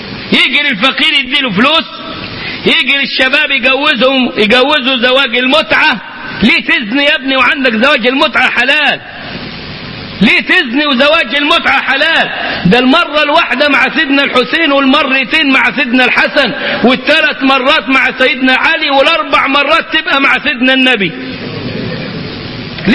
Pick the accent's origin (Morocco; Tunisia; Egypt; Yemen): Egypt; Cairo, Cairo Governorate; المصري اللي كان بيتباع عندنا في القاهرة 6 أكتوبر أو القاهرة الجديدة